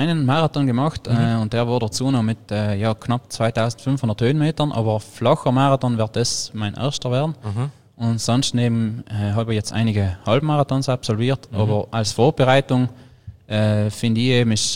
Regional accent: Trentino-Alto Adige, Italy; ich bin eher vom Berglauf gekommen, logischerweise bei uns in Südtirol am Alpenhauptkamm direkt. So viel flache Gebiete haben wir eigentlich gar nicht. Da ist man zwangsläufig auch viel in den Bergen unterwegs

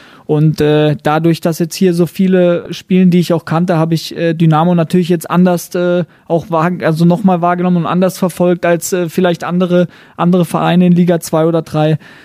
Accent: Germany; da sind wir Deutsche auf jeden Fall nicht so gern gesehen

